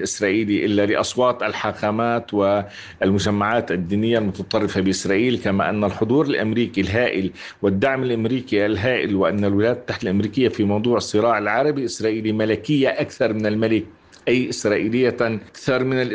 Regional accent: Syria; أعتقد أننا في نهاية المطاف كسوريين سنكون مضطرين للعمل يدا واحدة

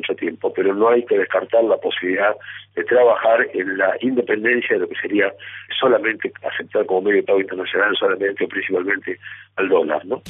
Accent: Argentina

